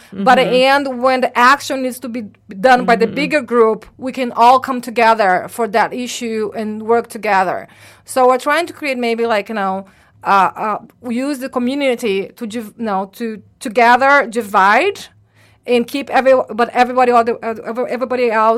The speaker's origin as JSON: {"language": "English", "country": "Brazil", "said": "I'm from Brazil."}